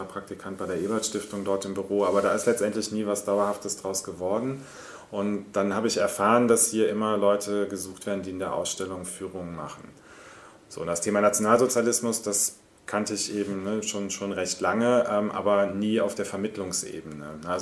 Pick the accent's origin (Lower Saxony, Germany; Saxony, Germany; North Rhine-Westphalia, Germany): North Rhine-Westphalia, Germany; Cologne; ich bin, glaube ich, einer der wenigen hier im Haus, der tatsächlich in Köln groß geworden ist. Bin also hier zur Schule gegangen, habe hier Abitur gemacht